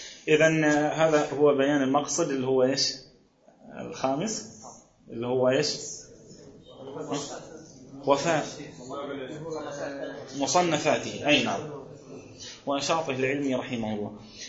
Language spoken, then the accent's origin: Arabic; Gaza, Gaza Strip, Palestine; يا شيخ أنا من غزة ومن فلسطين يعني